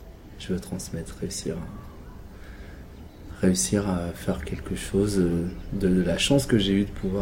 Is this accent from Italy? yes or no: no; Colombia; now in France; Je viens de Colombie.